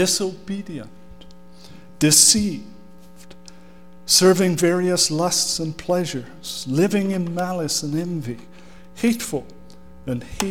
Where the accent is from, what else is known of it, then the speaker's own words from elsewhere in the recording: England, United Kingdom; moved away as an adult; I came from England in 1973. And when I came, I was in my mid-20s. And I had accepted the Lord Jesus.